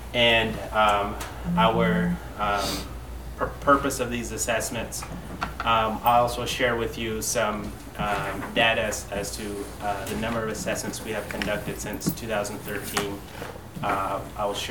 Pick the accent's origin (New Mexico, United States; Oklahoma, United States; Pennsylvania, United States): New Mexico, United States; Peru; I'm Dene from Peru, New Mexico, the eastern part of the Navajo Reservation, just west of Albuquerque.